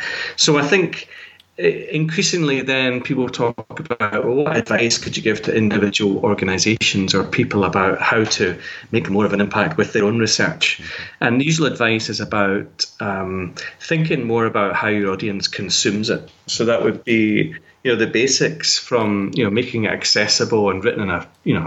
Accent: Scotland, United Kingdom; they'll realize I'm from Scotland, not from England.

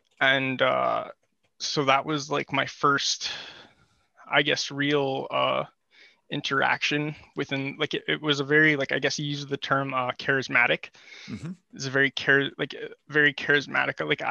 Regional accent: Manitoba, Canada; I was living in the city, and we were not living in I'm from Manitoba.

